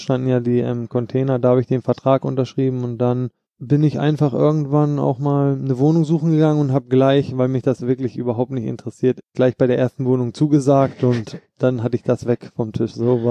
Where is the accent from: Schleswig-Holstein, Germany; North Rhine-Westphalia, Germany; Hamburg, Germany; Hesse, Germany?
Hamburg, Germany; In Hamburg bin ich groß geworden und in Frankfurt ist meine fußballerische Heimat